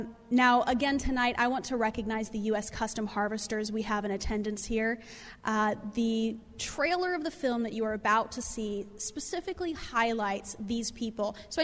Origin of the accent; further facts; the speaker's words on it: Nebraska, United States; when I graduate law school, I plan on moving back to my hometown in Nebraska, because that's home for me.